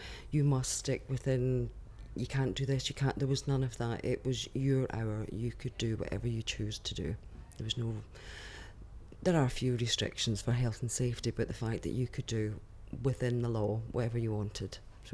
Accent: Scotland, United Kingdom; now in Nottingham, United Kingdom; I'm 42. I'm originally from Scotland, but I've been in Nottingham for the last few years.

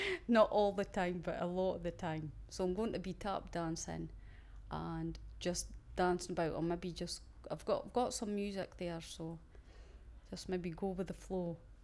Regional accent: Dundee, Scotland, United Kingdom; I'm 45 and I come from Dundee in Scotland.

